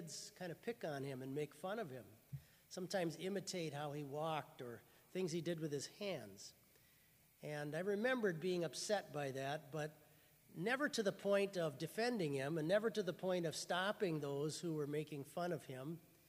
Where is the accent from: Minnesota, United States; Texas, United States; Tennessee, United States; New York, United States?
Minnesota, United States; Mankato; When I was 35, I came back and moved back here to my hometown. I moved back to Mankato.